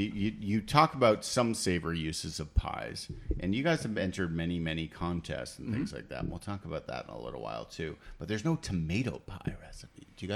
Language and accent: English; Canada; I'm from Canada